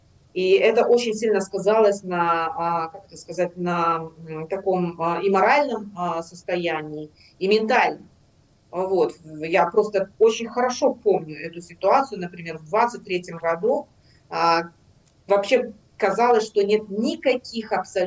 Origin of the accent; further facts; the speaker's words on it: Belarus; moved away as an adult; когда я выехала из Беларуси в 22-м году